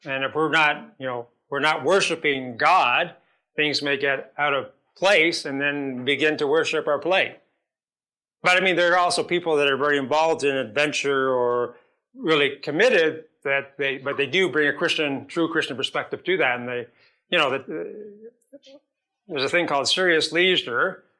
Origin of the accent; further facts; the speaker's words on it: Ottawa, Ontario, Canada; I'm from Ottawa